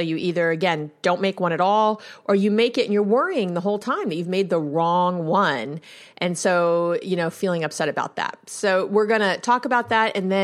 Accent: New York, United States; I'm a Jew from New York

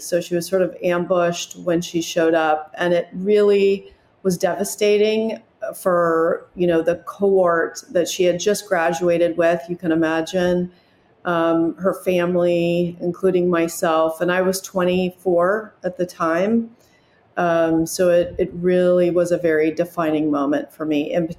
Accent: Los Angeles, California, United States; Of course, I grew up in Los Angeles. My father was in the film industry

